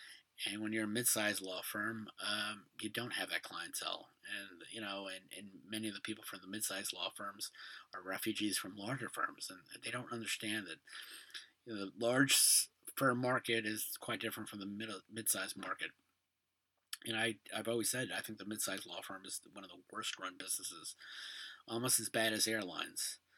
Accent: Brooklyn, New York, United States; Listen, I'm a kid from Brooklyn.

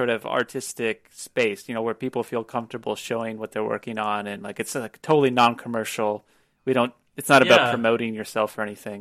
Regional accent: United States; now in South Korea; We live in Korea, which is a lot. I'm American

